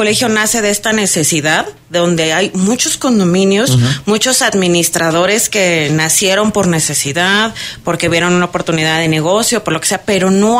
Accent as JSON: {"language": "Spanish", "country": "Mexico", "said": "no sé si sea como humanos o como mexicanos"}